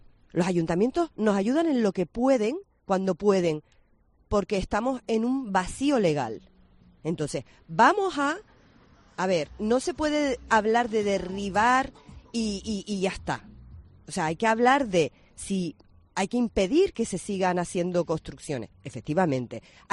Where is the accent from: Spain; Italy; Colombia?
Spain; Canary Islands; Yo soy de Gran Canaria y me enamoré de este pueblo hace más de 25 años.